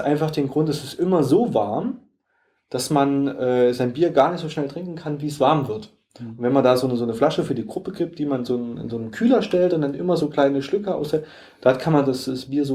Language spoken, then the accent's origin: German; Germany; man merkt auch irgendwie schnell, wir sind Deutsche